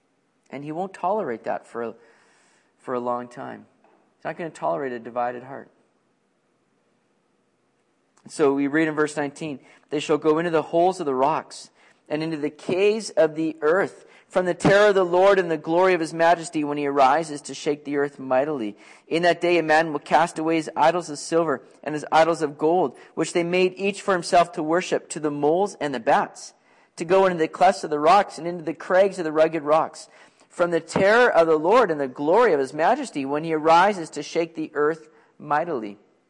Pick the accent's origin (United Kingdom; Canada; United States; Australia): Canada; Richmond, British Columbia; I grew up in Richmond and everybody was worried, you know, when an earthquake hits, man, we're just a sinking island there